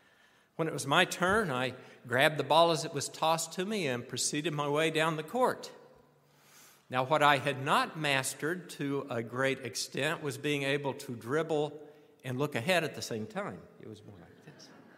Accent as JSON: {"language": "English", "region": "Texas", "country": "United States", "tie": "born or raised there", "said": "I guess that's the penalty for growing up in the Lone Star State instead of the Hoosier State."}